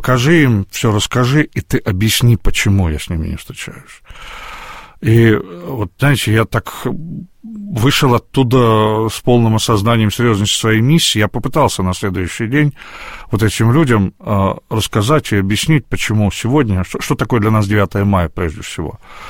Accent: Nizhny Novgorod, Nizhny Novgorod Oblast, Russia; потому что я нижегородец, я там жил, вырос

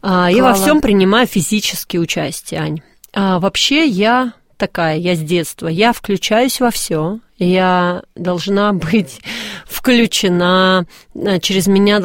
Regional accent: Moscow, Russia; я родилась и выросла в Москве, несмотря на то, что мое детство прошло прям совсем неподалеку от вашего офиса, от вашей студии, я жила на Донской улице

